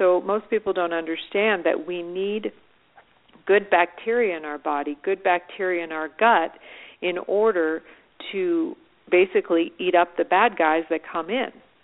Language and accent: English; Canada; I'm from Canada, and we have Thanksgiving.